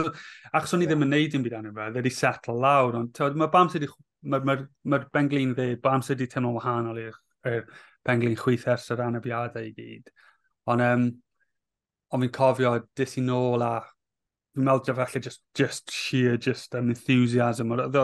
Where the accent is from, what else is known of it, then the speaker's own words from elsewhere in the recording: Cardiff, Wales, United Kingdom; cael operation o e'n nôl adre yng Nghaerdydd